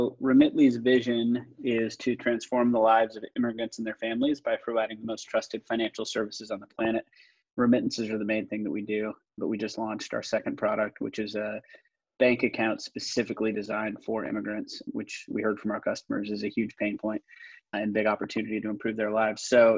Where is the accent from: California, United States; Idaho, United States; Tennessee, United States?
Idaho, United States; I'm from Idaho. So there was a comment or two on nobody like represents his state heritage better.